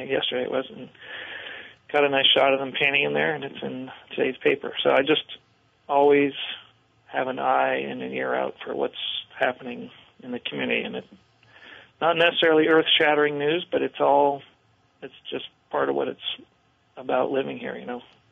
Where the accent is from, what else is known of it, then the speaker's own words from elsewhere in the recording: Montpelier, Vermont, United States; I grew up in Montpelier, and I love this part of the world. You know, I've lived other places